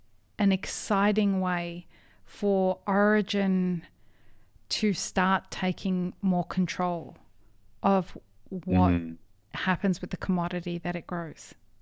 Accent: Sydney, New South Wales, Australia; I'm from Sydney, mate.

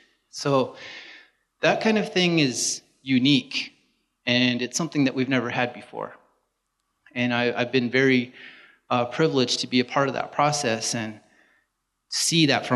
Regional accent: Utah, United States; I'm Navajo and Hopi. I'm from San Juan. I grew up here. I have relatives all up and down from Utah border out there by Monument Valley

